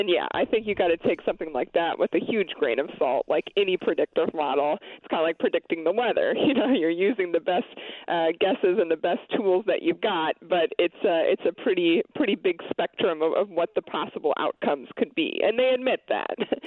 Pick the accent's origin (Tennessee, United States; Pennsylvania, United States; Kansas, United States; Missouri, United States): Pennsylvania, United States; I will say I was back in Pennsylvania, which is my home state.